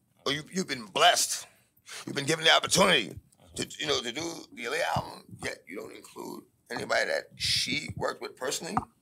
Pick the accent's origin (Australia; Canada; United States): Canada; I'm Canadian.